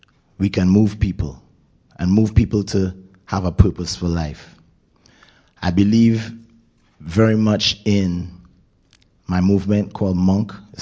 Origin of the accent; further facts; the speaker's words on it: Trinidad & Tobago; I'm from Trinidad and Tobago, and we have impacted America with Notting Hill Carnival.